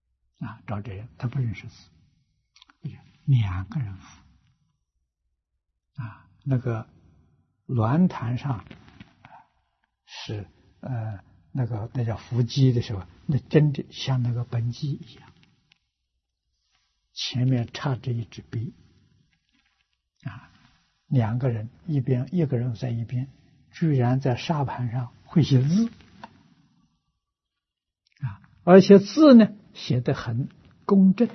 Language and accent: Chinese; Fujian, China; 这是我小时候在福建啊